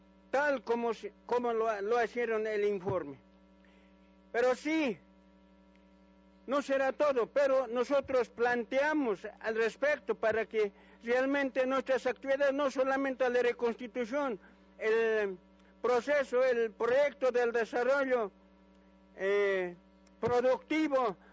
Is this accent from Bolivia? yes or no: yes; Bolivia; first language Aymara; Spanish is a second language; Soy de Bolivia y, bueno, el idioma que hablo es aymara, pero de todas maneras, para que todos tengamos este conocimiento, voy a tener que hablarles en el español.